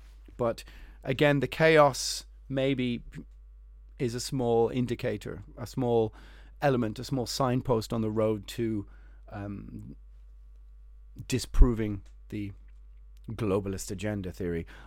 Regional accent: Ireland; I'm from Ireland

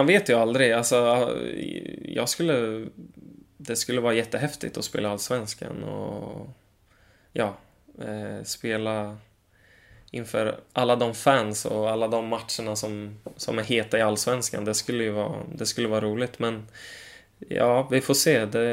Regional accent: Kumla, Örebro County, Sweden; där jag växte upp i Kumla

